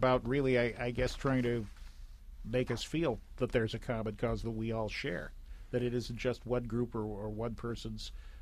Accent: Rochester, New York, United States; It's hard not to understand Douglass when you're growing up in Rochester, New York.

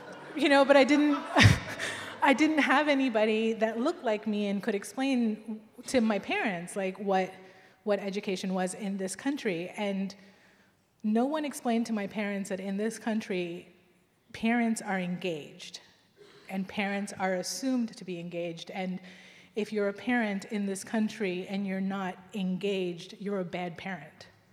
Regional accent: United States; But at the same time, I grew up in America where, you know, you go to prom, you go to college.

